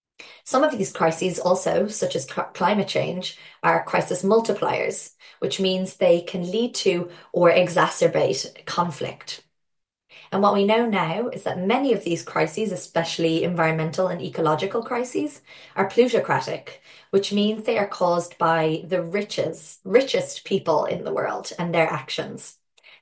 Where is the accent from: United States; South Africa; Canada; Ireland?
Ireland; Dublin, Leinster; I am originally from Dublin in Ireland.